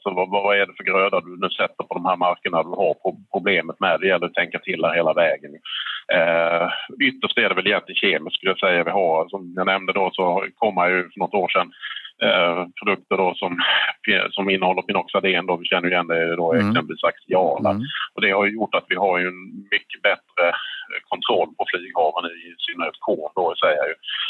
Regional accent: Halland County, Sweden; now in Uppsala, Sweden; jag är ju inte från södra Sverige som behöver dialekterna då, kommer från södra Halland och pluggade på Ultuna här under 2005 till 2010

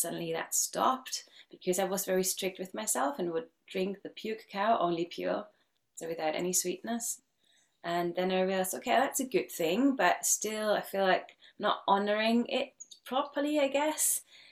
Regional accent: Germany; also born or lived in Iceland; So, I'm originally from Germany

